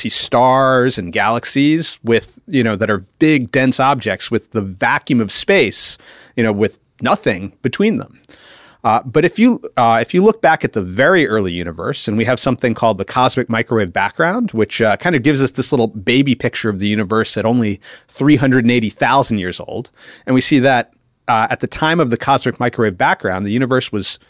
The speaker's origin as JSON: {"language": "English", "town": "Potomac", "region": "Maryland", "country": "United States", "tie": "born or raised there", "also_born_or_lived": "New York City", "said": "Yeah, so I was born in New York City, but grew up mostly in Potomac, Maryland, so the DC suburbs."}